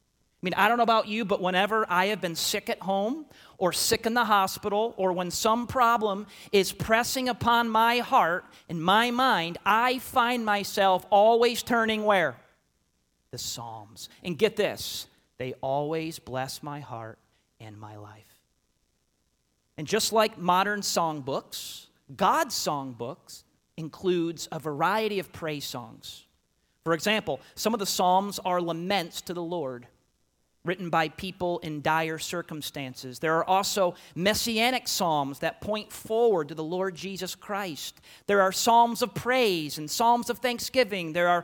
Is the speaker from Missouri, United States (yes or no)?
no; New York, United States; This is actually a hymnal from the church I grew up in Breezeport, New York.